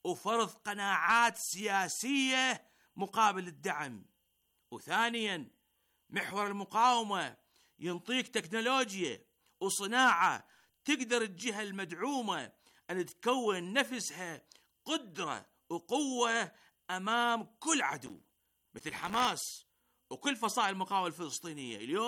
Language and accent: Arabic; Iraq